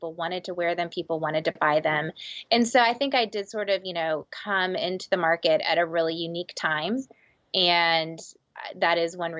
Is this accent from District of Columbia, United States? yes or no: no; Texas, United States; I'm from Texas, girl. I mean, my wedding was like 500 people and that was small in my family.